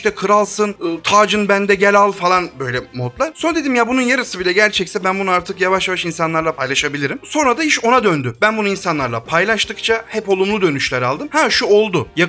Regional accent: Ankara, Turkey; Aslında en temelden ben klasik bir Ankaralıyım. Doğma büyüme. Bayılıyorum Ankara'nın her şeyinde. Çok seviyorum. Bağlarında, tepelerinde. Ankara'da doğup büyüdükten sonra Kocaeli Üniversitesi'nde televizyon sinema okudum.

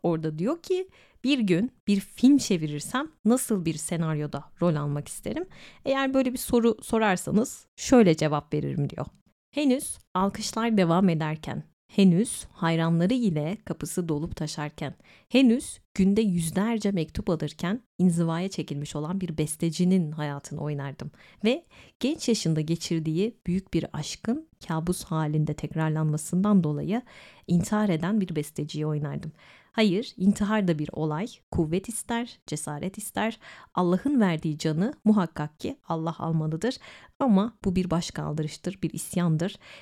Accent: İzmir, Turkey; Her İzmirlinin … 'le bir anısı vardır, biliyorsunuz ben de İzmirliyim.

